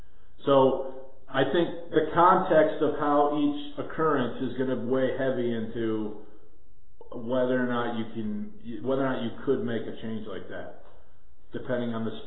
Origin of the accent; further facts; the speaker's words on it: Chicago, Illinois, United States; So I'm from Chicago, but I'm not currently of Chicago.